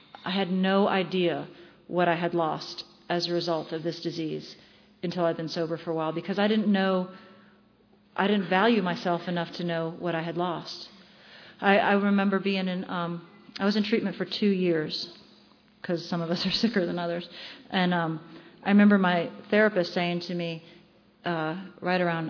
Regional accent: Dunwoody, Georgia, United States; I know my parents aren't going to let me go because I'm from Dunwoody, right?

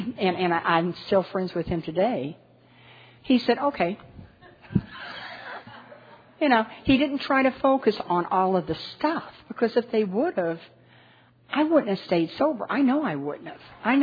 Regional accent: St. Louis, Missouri, United States; I had been taken down to Lynch Street in St. Louis. I'm originally from St. Louis.

